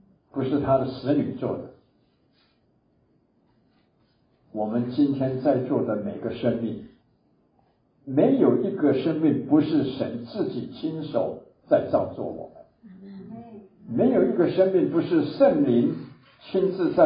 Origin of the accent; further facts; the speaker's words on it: Taipei, Taiwan; 我出生在台北，我在台北受教育，我的一切都在我家里是做贸易的，在台北，我不可能离开台北，我是台北人，我是台北人，很骄傲。